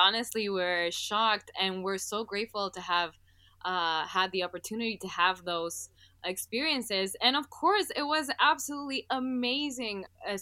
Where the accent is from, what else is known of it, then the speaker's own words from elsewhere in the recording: Monterrey, Nuevo León, Mexico; Oh, we're actually from Monterrey, Mexico.